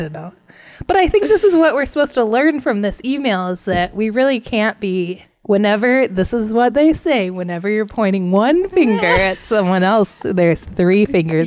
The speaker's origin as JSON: {"language": "English", "region": "Ohio", "country": "United States", "said": "And I'm from Ohio, and that makes us mortal enemies."}